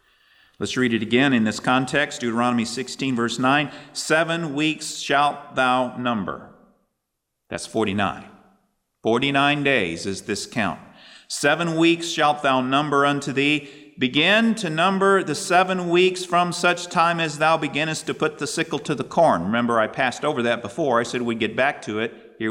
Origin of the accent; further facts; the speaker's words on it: United States; I'm going to use inches because I'm American.